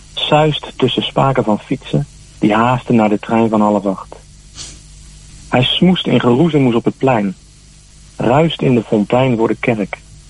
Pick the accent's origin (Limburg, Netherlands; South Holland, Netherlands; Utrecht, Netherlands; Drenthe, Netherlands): South Holland, Netherlands; Roelofarendsveen; born or raised there; also born or lived in Leiden